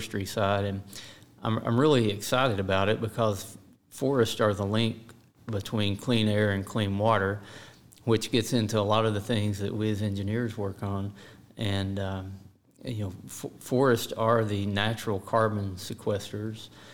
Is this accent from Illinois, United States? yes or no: no; Hot Springs, Arkansas, United States; But I grew up in Arkansas, in Hot Springs, Arkansas, where I still live today.